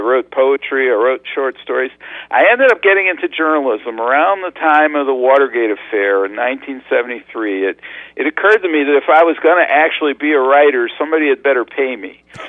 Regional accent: Rochester, New York, United States; I grew up in Rochester, New York, and I liked stories, and you know, I watched a lot of television.

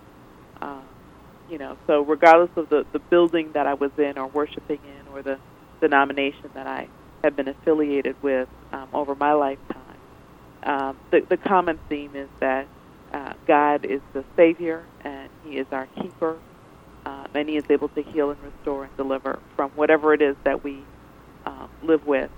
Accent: Montreal, Quebec, Canada; I grew up in Montreal, Canada, so I'm a Canadian by birth.

